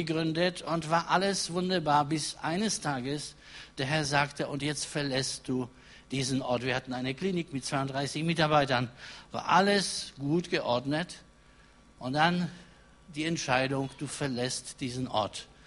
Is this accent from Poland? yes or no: yes; Poland; German is a second language; Wir kommen ursprünglich aus Polen, das merkt ihr wahrscheinlich.